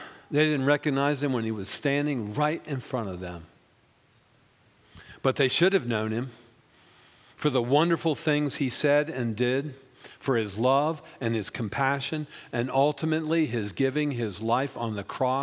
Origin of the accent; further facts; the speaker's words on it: Baltimore, Maryland, United States; I was raised in Baltimore, Maryland, and our neighbors across the street, according to my parents, were bad people.